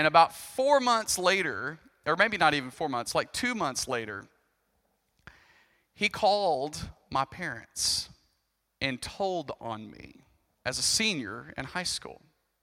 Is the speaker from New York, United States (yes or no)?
no; Arkansas, United States; I grew up in Arkansas. We're going to this little lake and we're going to have fun and it's going to be great.